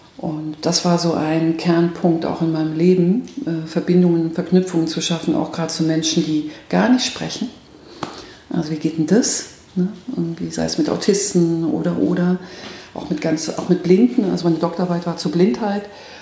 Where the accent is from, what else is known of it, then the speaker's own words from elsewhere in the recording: Nuremberg, Bavaria, Germany; now in Bielefeld, Germany; Ursprünglich komme ich aus dem Frankenland. Also ich könnte jetzt sozusagen an der Christkindl-Wahl könnte ich jetzt teilnehmen. Es dürfen nämlich nur gebürtige Nürnbergerinnen. Mhm. Bin aber weggegangen, weil ich bin im Studium und lebe jetzt in Bielefeld